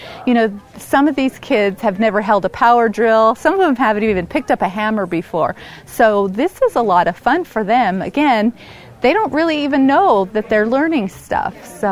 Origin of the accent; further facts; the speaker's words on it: Alturas, California, United States; I am from Modoc County, Alturas, California.